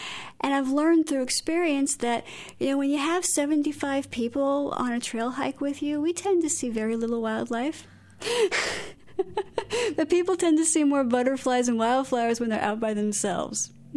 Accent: Iowa, United States; And I grew up in Iowa, where we had some very hard winters

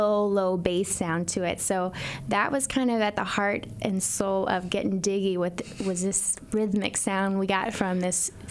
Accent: Alma, Arkansas, United States; my hometown, Alma, Arkansas, the spinach capital of the world.

